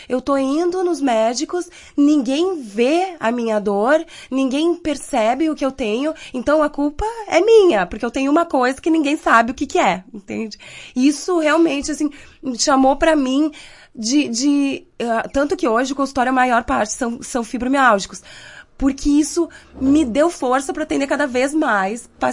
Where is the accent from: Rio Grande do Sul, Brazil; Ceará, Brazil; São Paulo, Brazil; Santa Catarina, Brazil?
Rio Grande do Sul, Brazil; Passo Fundo; eu sou de Passo Fundo, né, natural de Passo Fundo. A minha mãe, na verdade, é daqui de Marau, né? Mas eu sou de Passo Fundo